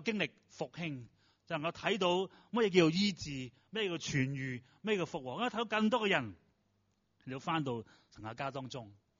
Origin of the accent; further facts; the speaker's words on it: Hong Kong; 今天我们香港人